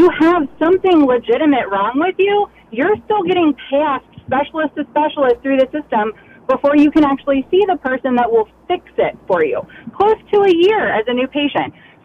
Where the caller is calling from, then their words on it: Florence, Kentucky, United States; we live outside of the Cincinnati, Ohio area. So we have quite a few larger hospital systems.